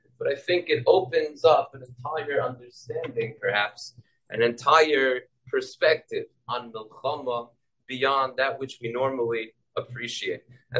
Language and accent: English; Bergenfield, New Jersey, United States; also born or lived in Teaneck; I'm from Teaneck. So it's been a little bit of a transition there, but I'll tell you that growing up in Bergenfield, there was certainly no late minion.